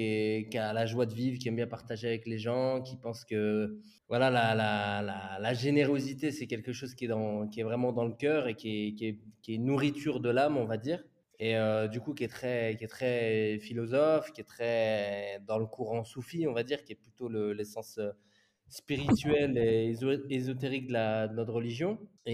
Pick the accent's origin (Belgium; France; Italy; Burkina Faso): France; moved away as an adult; also born or lived in Dubai, United Arab Emirates; now in Switzerland; Moi, mes deux parents sont marocains. Je suis né en France. J'ai passé 21 ans en France. Ensuite, j'ai passé 3 ans au Moyen-Orient, à Dubaï. Et ensuite, là, ça fait bientôt 9 ans que je suis en Suisse.